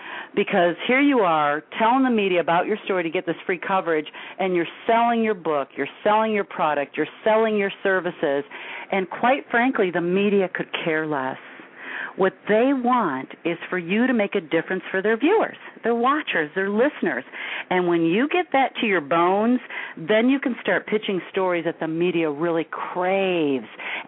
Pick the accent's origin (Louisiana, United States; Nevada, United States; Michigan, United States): Michigan, United States; Detroit; Well, hey, I'm in Motor City. I'm from Detroit. I'm in Detroit.